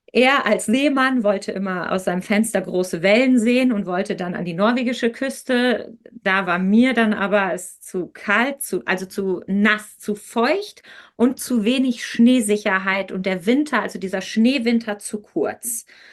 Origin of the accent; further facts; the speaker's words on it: Lower Saxony, Germany; Ich komme aus dem Osnabrücker Land